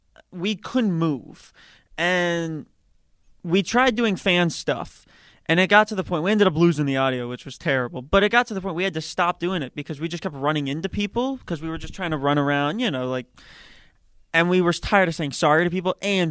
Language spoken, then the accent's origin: English; Reston, Virginia, United States; DC, but Northern Virginia, really. Reston, Virginia.